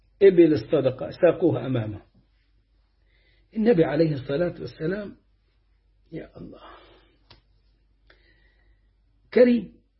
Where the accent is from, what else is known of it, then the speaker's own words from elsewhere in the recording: Matrouh Governorate, Egypt; وشفت عند ناس كنا نروح نشرب من ألبان الإبل وأبوالها في منطقة مرسى مطروح عندنا في مصر، ومنطقة تدعى الضبعة جنب مرسى مطروح.